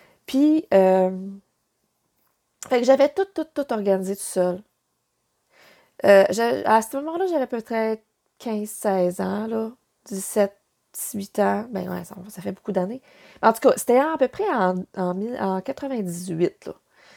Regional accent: Kedgewick, New Brunswick, Canada; now in Quebec, Canada; moi, je viens du Nouveau-Brunswick, de Kedgewick, au nord du Nouveau-Brunswick, et collée sur le Québec, fait que c'est pour ça que j'ai pas d'accent. Mais j'en ai perdu. J'avais un petit peu d'accent de Kedjouikois. Mais là, j'en ai perdu. Je suis rendue une Québécoise.

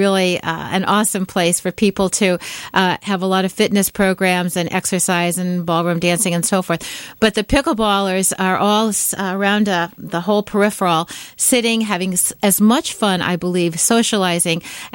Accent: Fairfield, United States; but I grew up in Fairfield. So okay. When I came back, I felt like I was coming back home.

